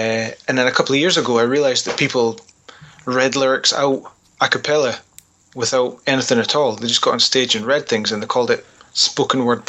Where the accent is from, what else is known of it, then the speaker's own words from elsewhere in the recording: Arbroath, Scotland, United Kingdom; now in Dundee, United Kingdom; I'm actually from Arbroath, which is just outside Dundee, mm-hmm. but I'm in Dundee most of the time, so we'll stick with Dundee, that's fine.